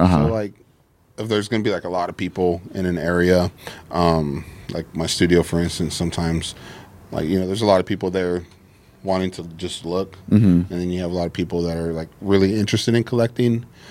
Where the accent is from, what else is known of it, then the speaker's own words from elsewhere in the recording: San Antonio, Texas, United States; Mm-hmm. South side and west side.